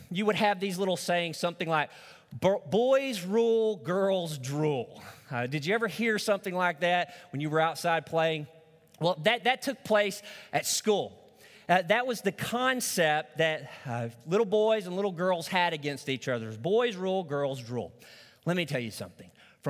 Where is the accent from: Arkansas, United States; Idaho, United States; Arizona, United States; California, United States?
Arkansas, United States; Truman; I remember growing up in Truman, Arkansas, when we were out on the playground.